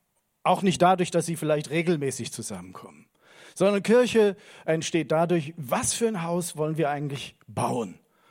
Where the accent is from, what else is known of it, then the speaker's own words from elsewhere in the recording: Koblenz, Rhineland-Palatinate, Germany; Ich bin zwar in Koblenz aufgewachsen, aber ich bin schon zigmal in Koblenz, innerhalb von Koblenz, weiß gar nicht, wie oft ich in Koblenz schon umgezogen bin. 5, 6 Mal mindestens, wenn nicht noch mehr. Dann außerhalb von Koblenz, dann wieder zurück nach Koblenz.